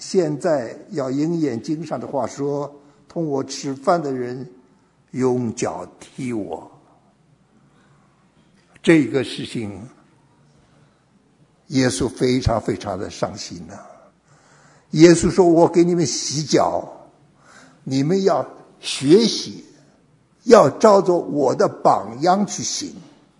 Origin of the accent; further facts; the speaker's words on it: China; 不是我们在中国没有东西吃